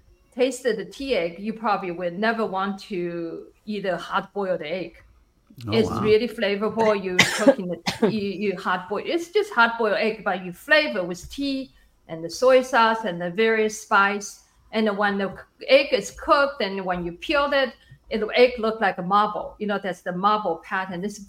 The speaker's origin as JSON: {"language": "English", "town": "Wuhan", "region": "Hubei", "country": "China", "tie": "born or raised there", "said": "Is the memoir, picture book of my life growing up in Wuhan. So during the Cultural Revolution, that book has won many awards"}